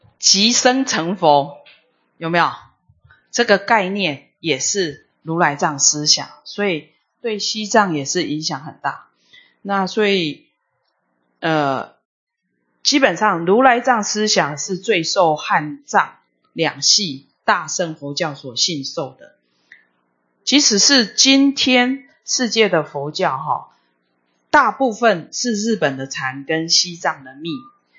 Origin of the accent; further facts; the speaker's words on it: China; 因为我们中国人喜欢什么？生性比较喜欢简易的东西